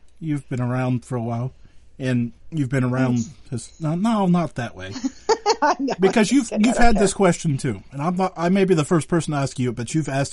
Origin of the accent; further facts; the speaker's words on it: Pennsylvania, United States; No, so I'm from Western Pennsylvania